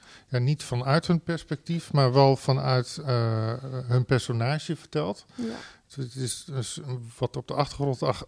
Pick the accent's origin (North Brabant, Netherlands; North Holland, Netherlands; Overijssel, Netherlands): Overijssel, Netherlands; Raalte; Maar ik kom uit Raalte, dat is meer katholiek. Maar wij zelf waren niet katholiek.